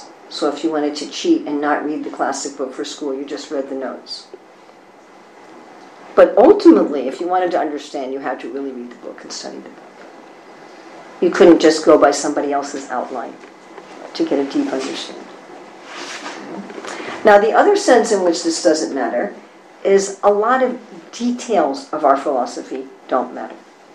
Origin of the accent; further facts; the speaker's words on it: New York City, New York, United States; I grew up in New York City.